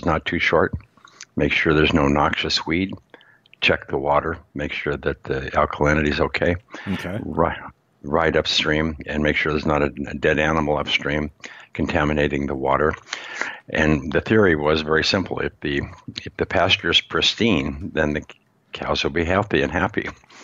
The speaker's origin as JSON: {"language": "English", "region": "Montana", "country": "United States", "tie": "born or raised there", "said": "Well, first of all, I'll go back to, I grew up in Montana, and I spent about 30 years in the communications industry"}